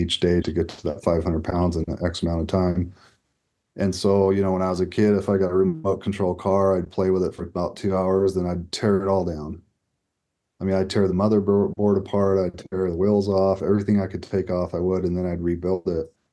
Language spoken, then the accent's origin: English; California, United States; You know, where I grew up in Sacramento Valley, I think it was 1.6 million waterfowl winter down there.